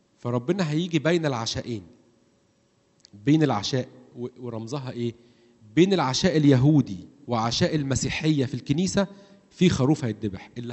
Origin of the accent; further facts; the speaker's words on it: Egypt; واحنا بالذات ان احنا من مصر